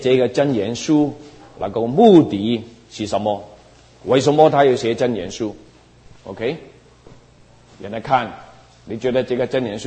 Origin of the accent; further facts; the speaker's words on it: Hong Kong; moved away; 我们从香港来的人，我以前三十多年前来这里